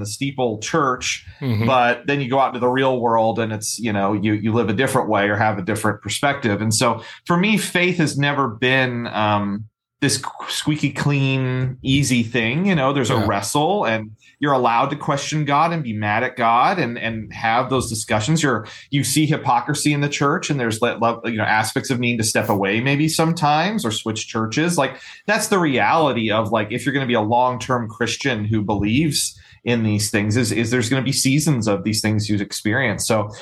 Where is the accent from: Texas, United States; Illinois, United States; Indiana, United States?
Indiana, United States; You know, I grew up in the Midwest, Indiana, in the church.